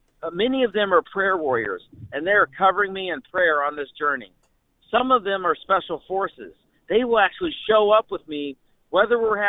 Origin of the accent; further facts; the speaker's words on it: Dublin, Ohio, United States; is from Dublin, Ohio, just outside of Columbus. And I love my home state.